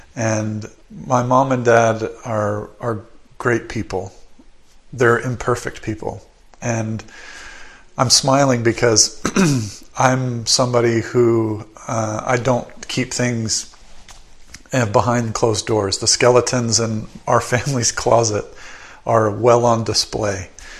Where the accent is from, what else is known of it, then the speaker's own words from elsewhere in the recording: Tennessee, United States; also born or lived in Alabama, United States; now in British Columbia, Canada; I was born and raised in a family, a Catholic family. We lived in the United States. I now live in British Columbia, Canada, but I grew up in Tennessee and Alabama.